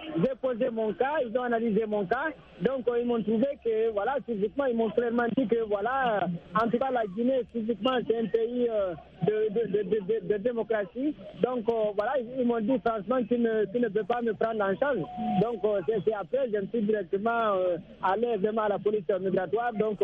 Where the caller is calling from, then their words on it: Cameroon; moi, j'étais ici, comme je le disais souvent, ici au Cameroun en 2012.